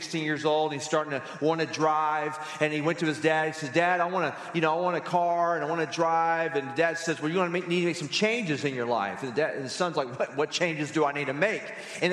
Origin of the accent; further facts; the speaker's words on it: Southern United States, United States; moved away as an adult; now in Arizona, United States; I grew up in the South, and my diet was pretty basic, just kind of meat and potatoes